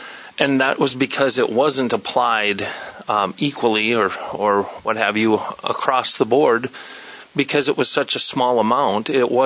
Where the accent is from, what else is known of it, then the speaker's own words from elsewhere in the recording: Clark, South Dakota, United States; I'm the senator from District 2. My hometown is Clark.